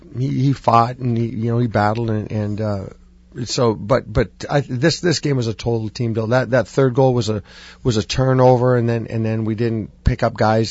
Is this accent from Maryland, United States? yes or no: no; Sault Ste. Marie, Michigan, United States; So and there was always the tie between myself growing up in Sault Ste. Marie, Sioux Tech.